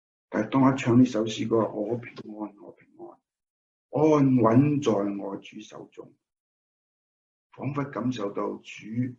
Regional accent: Hong Kong; 很多时候在香港啦，香港长大

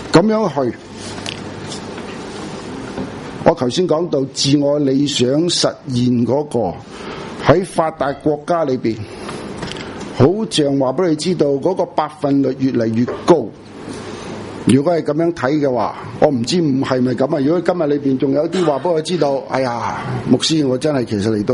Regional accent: Hong Kong; 可能我们香港人比较需要的

